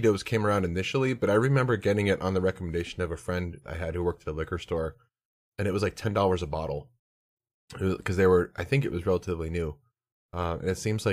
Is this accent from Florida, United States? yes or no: no; Pennsylvania, United States; I didn't realize that, because I grew up in Pennsylvania, I didn't realize that our groundhog was like the groundhog that predicted the weather for everyone.